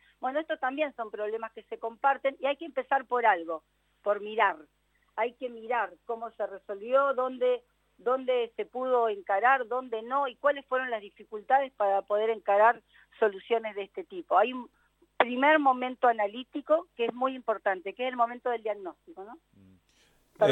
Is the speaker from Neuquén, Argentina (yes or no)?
no; Santa Cruz, Argentina; yo como santacruceña estoy siempre muy agradecida de todo aquel que decide venir a vivir a mi tierra